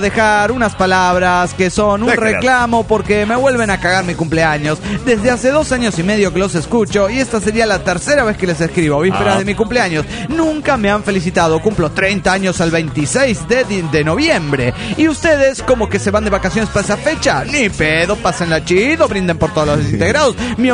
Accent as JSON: {"language": "Spanish", "town": "Rincón de los Sauces", "region": "Neuquén", "country": "Argentina", "tie": "born or raised there", "lives_now": "Mendoza, Argentina", "said": "nací en Rincón de los Sauces, me crié ahí, pero ahora estoy viviendo en Mendoza."}